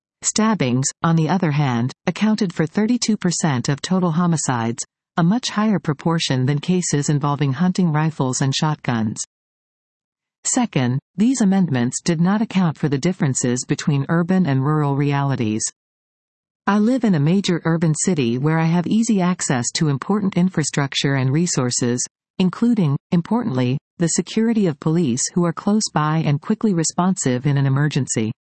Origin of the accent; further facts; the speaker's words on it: Toronto, Ontario, Canada; Growing up in Toronto, I have never held any sort of firearm in my life.